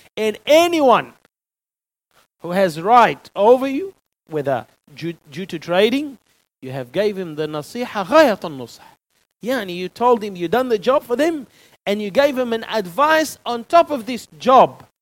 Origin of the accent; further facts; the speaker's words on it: Tripoli, North Governorate, Lebanon; when I was young kid growing up in Lebanon, in Tripoli, you go to the shop.